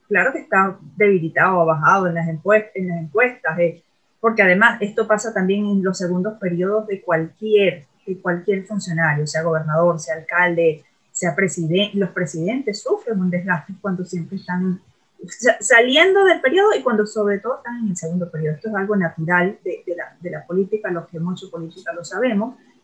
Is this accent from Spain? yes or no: no; Venezuela; moved away; hay que ser como venezolanos, porque nosotros no somos colombianos, guatemaltecos que vinimos acá a hacer posgrado